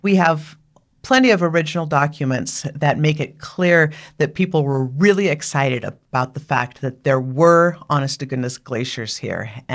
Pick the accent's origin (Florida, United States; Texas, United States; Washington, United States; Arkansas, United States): Washington, United States; Seattle; I grew up in Seattle, and I grew up in a family that did a lot of camping and hiking